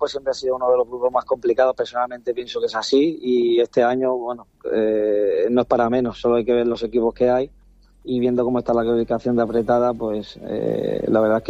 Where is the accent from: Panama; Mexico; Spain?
Spain; Altea, Valencian Community; now in Alicante, Spain; Sí, bueno, me crié en Altea, estoy viviendo en Alicante, pero sí, muy cerquita de casa.